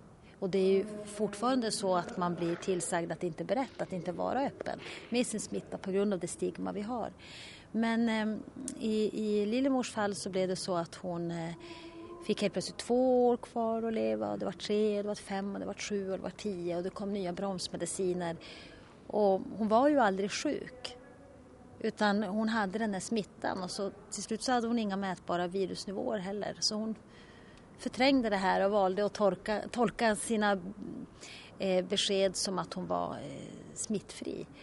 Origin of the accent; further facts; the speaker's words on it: Luleå, Norrbotten County, Sweden; Nej, jag är ju från Luleå. Så man kan säga att jag pendlar. Eller det gör jag. Jag pendlar 200 mil i veckan.